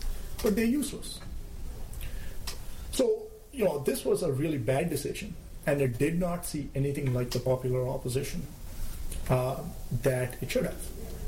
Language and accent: English; India; I'm from India, and I was in India when the nuclear testing occurred, but, in 1998.